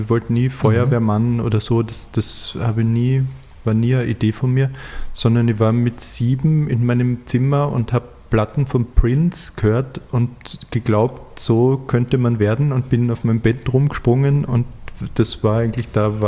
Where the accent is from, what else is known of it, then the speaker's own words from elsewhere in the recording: Klagenfurt, Carinthia, Austria; born there; Ich meine, man muss dazu sagen, ich bin in Klagenfurt geboren